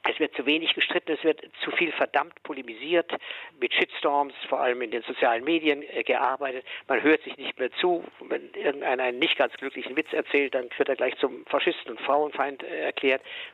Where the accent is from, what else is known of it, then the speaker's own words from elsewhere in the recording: Bavaria, Germany; das selbst mir als Bayer unheimlich wird